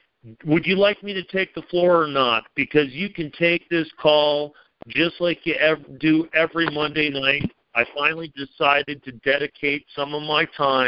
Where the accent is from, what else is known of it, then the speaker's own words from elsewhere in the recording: Colorado, United States; I'm from Colorado. I should say I stand upon the land freely in Colorado.